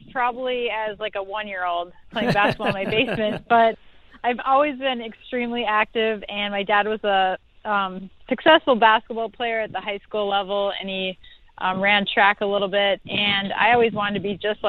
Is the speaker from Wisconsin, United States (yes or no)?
yes; Oshkosh, Wisconsin, United States; I was born and raised in Oshkosh, Wisconsin, which is about an hour south of Green Bay, where the Packers are. My mom actually grew up down the street from the stadium. And most of my family still remains there.